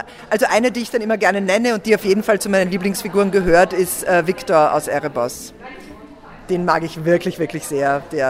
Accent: Vienna, Austria; Ja, also ich lebe in Wien, ich bin da auch her, also ich bin Wienerin.

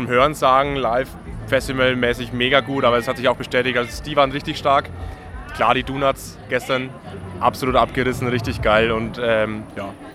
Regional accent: Bavaria, Germany; Ich komme ursprünglich aus der Nördlingen Oberpfalz, ein bisschen eine Gurke, so mit Zug und so weiter.

